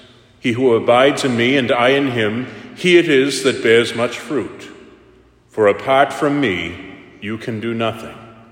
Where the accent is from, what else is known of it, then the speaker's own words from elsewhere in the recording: Taunton, Massachusetts, United States; I grew up in Taunton.